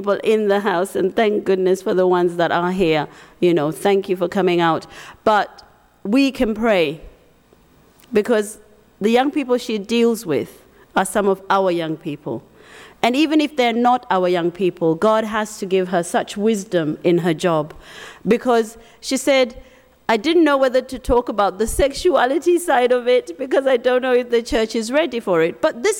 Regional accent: Zimbabwe; she's my country woman. We're both from Zimbabwe.

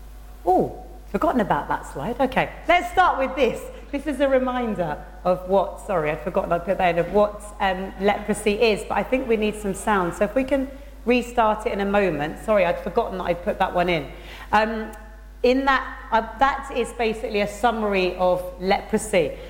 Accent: Croydon, London, United Kingdom; because I grew up in Croydon in South London

